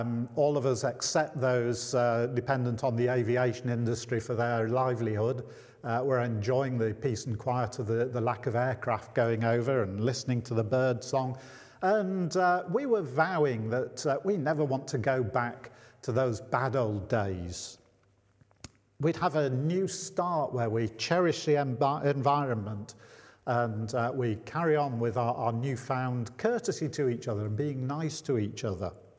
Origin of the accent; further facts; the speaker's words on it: Manchester, North West England, United Kingdom; I'm a Mancunian and proud of it. And I never wanted to move out of the northwest of England. And here I was in that most dreaded of locations, the south. And I've spent the last 40 years hankering to be back in the northwest.